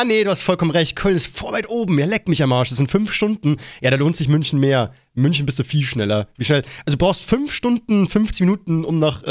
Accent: Liechtenstein; Aber ich bin ja aus Liechtenstein, mich betrifft's nicht so krass.

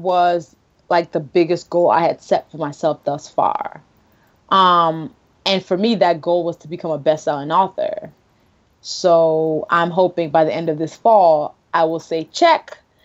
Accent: Nigeria; as a Nigerian

